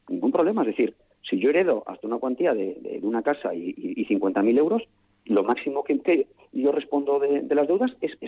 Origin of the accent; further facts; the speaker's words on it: Basque Country, Spain; los que más libertad ahora mismo podemos decir que tenemos somos los vascos